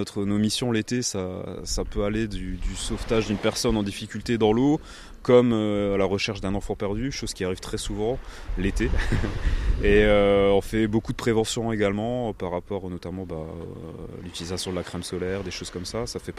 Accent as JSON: {"language": "French", "region": "Grand Est", "country": "France", "said": "on vient du Grand Est. C'est pas une région où on a beaucoup de plages. On a des jolis lacs. Il y a quelques plages sur ces lacs."}